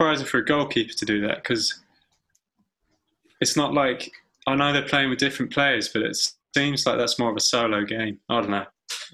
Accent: England, United Kingdom; Is that because we're English, though, watching it?

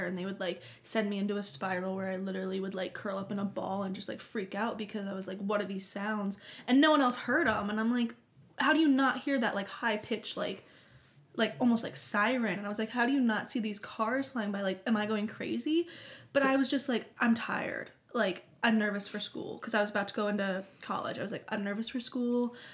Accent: Akron, Ohio, United States; So I'm from Akron, Ohio.

